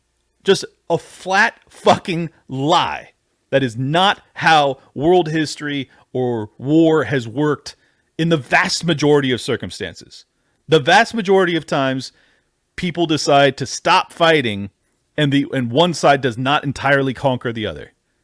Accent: San Diego, California, United States; I know a ton of them because I grew up in San Diego and I saw the consequences.

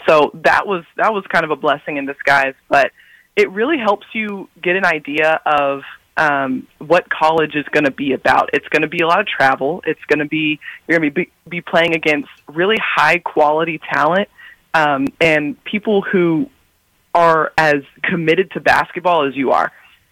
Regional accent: Tennessee, United States; The support was something that was always there for me just growing up in Middle Tennessee in general. So even in Nashville, definitely in Murfreesboro, I felt the support at every turn.

